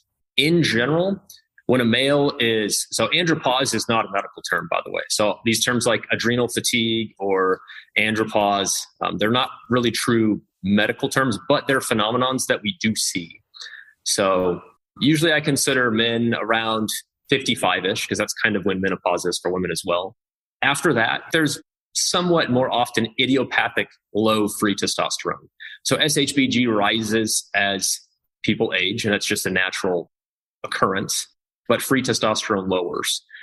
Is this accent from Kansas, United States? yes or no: yes; Kansas, United States; Yeah. So my background is, you know, I'm from Kansas. I wanted to be a doctor since I'm a little kid.